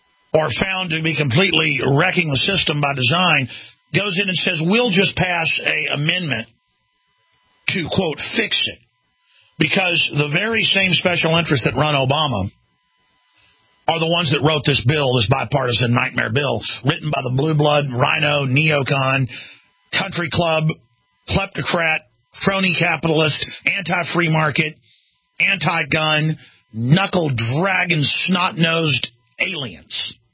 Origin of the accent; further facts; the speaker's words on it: Texas, United States; As a Texan, I'm not somebody who's been exposed to a lot of this.